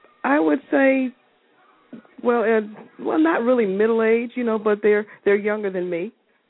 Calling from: Connecticut, United States; Connecticut.

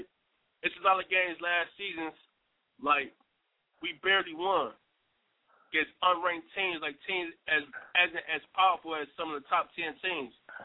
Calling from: Cleveland, United States; My name, I'm calling from Cleveland.

